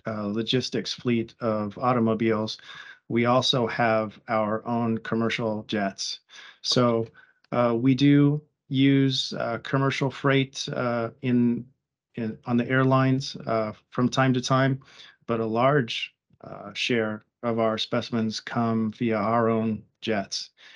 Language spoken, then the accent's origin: English; Kansas, United States; Yeah, I was from Northwest Kansas originally. And so University of Nebraska was fairly close to home, but not too close